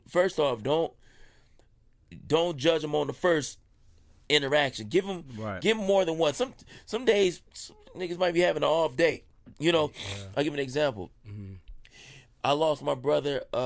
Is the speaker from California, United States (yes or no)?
yes; Los Angeles, California, United States; but I'm from South Central LA.